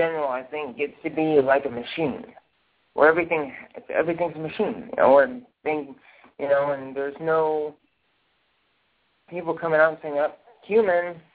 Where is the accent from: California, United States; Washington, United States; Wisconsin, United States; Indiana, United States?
Indiana, United States; because I'm from Indiana, so I relate a lot to basketball.